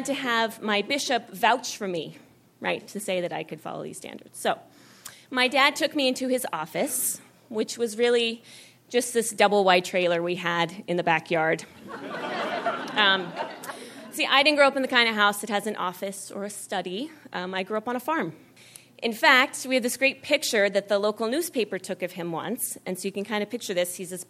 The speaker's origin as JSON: {"language": "English", "region": "Idaho", "country": "United States", "tie": "born or raised there", "said": "I grew up in Idaho, but we would go down to Utah for BYU football games, and I went to a couple of girls' camps there and volleyball camps."}